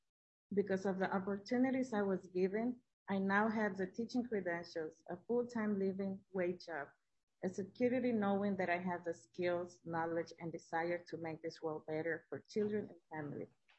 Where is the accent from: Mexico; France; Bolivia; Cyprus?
Mexico; moved away as an adult; now in Minnesota, United States; I was born in Mexico and raised by my grandparents. My family at that time consisted of my husband, my daughter, and a baby on the way when we moved to Minnesota in 2005.